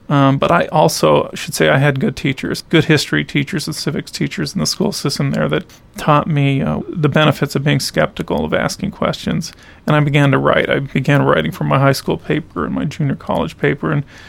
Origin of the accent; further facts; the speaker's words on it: Panama Canal Zone, Panama; I grew up in the Panama Canal Zone where my grandfather and father worked for the Panama Canal Company.